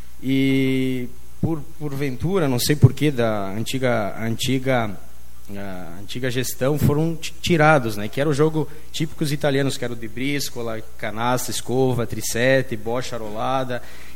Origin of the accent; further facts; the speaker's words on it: Serafina Corrêa, Rio Grande do Sul, Brazil; eu vou em outras cidades e eu me faço dizer que sou de Serafina, eles já de antemão dizem, ah, então é na cidade do talhão, a cidade dos italianos.